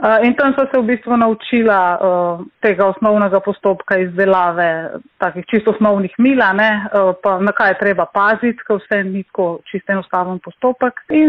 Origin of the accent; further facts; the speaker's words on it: Notranjska, Slovenia; moved away as an adult; now in Ljubljana, Slovenia; Še vedno pa z veseljem in ponosom povem, da sem Notranjka in moram reči, da me na otroštvo na Notranjskem in na ljudi iz domačega kraja vežejo zelo, zelo lepi spomini.